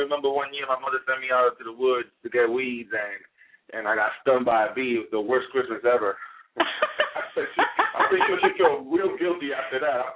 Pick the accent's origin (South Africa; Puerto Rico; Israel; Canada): Puerto Rico; As a kid, I was born in Puerto Rico, so I saw when they did the whole process of killing the pig